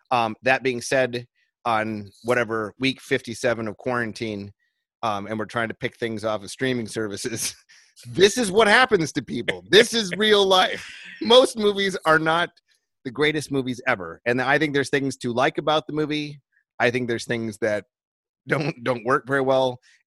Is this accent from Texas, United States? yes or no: no; Minneapolis, Minnesota, United States; I'm a director based in Minneapolis, which, it's an interesting time here in my hometown.